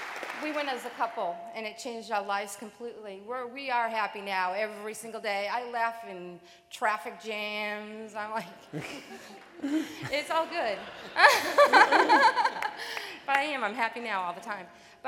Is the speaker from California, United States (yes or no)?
no; Ipswich, Massachusetts, United States; Ipswich, Massachusetts, where the fried clam is.